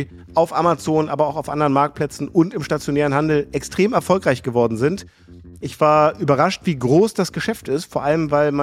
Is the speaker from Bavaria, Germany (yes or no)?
no; Hamburg, Germany; einen Gast aus meiner Heimat und Lieblingsstadt Hamburg